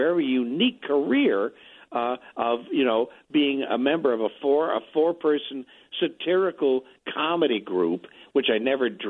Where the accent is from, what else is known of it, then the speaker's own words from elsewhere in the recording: Goshen, Indiana, United States; I'm from Goshen, Indiana, you know, northern Indiana, near Elkhart and South Bend and all of that.